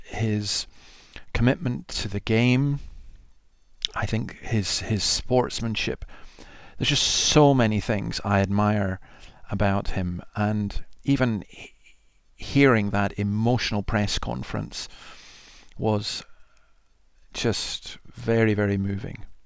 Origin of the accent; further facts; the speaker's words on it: Scotland, United Kingdom; something that makes me feel very proud as a Scot